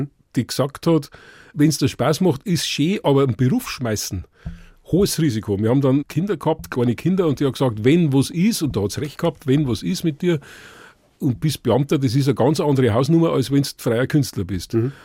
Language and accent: German; Bavaria, Germany; Wir in Ostbayern sagen wir richtige Binkern.